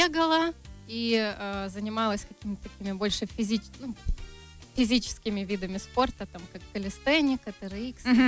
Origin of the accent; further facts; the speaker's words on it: Riga, Latvia; а я была из Риги, из Рижского района.